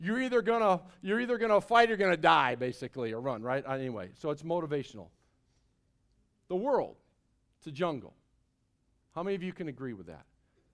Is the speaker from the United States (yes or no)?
yes; Mount Vernon, Illinois, United States; Well, I grew up in Mount Vernon, Illinois, back in the 1980s.